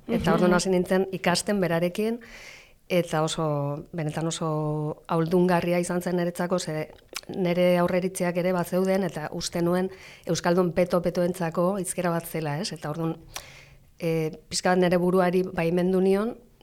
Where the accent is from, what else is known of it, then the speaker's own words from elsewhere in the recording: Spain; first language Spanish; Basque is a second language; Ni zure kasuan bezala, zuka euskaldun du naiz, nire ama hizkuntza gaztelana izan da.